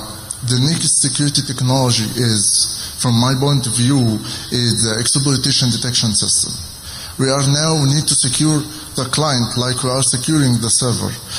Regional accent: Egypt; now in Qatar; I am from Egypt.

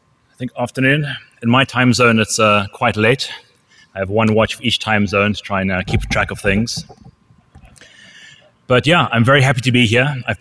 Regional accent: Zimbabwe; I'm originally from Zimbabwe, a small landlocked country in Southern Africa.

